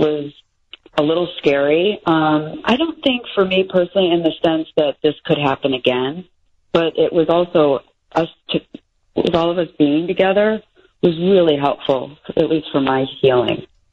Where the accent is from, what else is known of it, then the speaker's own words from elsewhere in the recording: Littleton, United States; You know, where are you from? Even sometimes what high school did you go to? And I knew early on that as soon as I said Littleton, you know, they kind of look at you cross-eyed, like, how do I know that city?